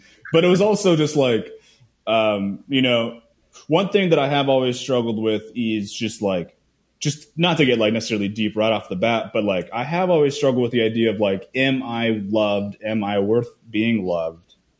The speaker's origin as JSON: {"language": "English", "town": "Seattle", "region": "Washington", "country": "United States", "tie": "born or raised there", "said": "I'm from Seattle, born and raised in the heart of Seattle. I grew up like on Capitol Hill, and most people like leave Seattle and I'm too stubborn. I refuse. So I've been here my whole life."}